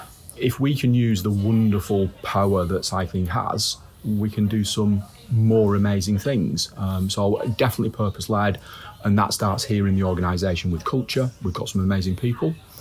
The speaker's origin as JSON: {"language": "English", "town": "Manchester", "region": "North West England", "country": "United Kingdom", "said": "I'm from Manchester."}